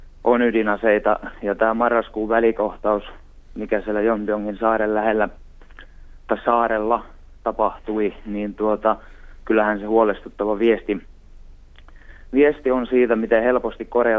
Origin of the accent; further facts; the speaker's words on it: Northern Finland, Finland; pieneltä paikkakunnalta tietenkin pohjoisesta olen kotoisin